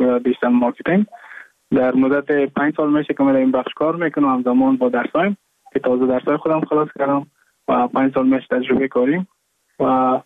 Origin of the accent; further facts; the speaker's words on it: Mazar-i-Sharif, Balkh, Afghanistan; moved away as an adult; now in Goa, India; از مزار شریف هستم، از قریه شیرآباد که از قریه دورافتاده مزار شریف بخش میباشم که ما در سال 2019 ماه جون به هندوستان آمدم